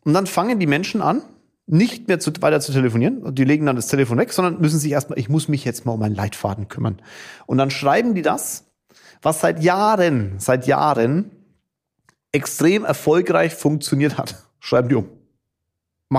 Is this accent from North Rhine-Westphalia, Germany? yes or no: no; Kulmbach, Bavaria, Germany; Ich komme aus Kulmbach, machen wir Bratwürste, okay?